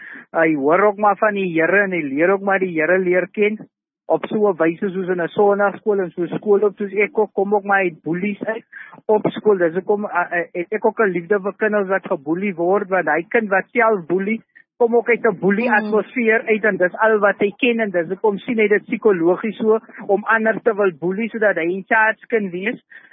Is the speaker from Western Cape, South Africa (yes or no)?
yes; Oudtshoorn, Western Cape, South Africa; ek het ook maar in Oudtshoorn groot geword, dit is nou 'n dorp.